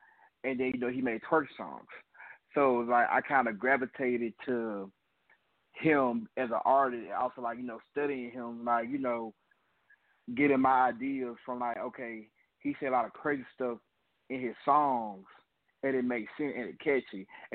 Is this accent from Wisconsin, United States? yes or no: no; Jackson, Mississippi, United States; And in Mississippi, we don't really have like jigging music.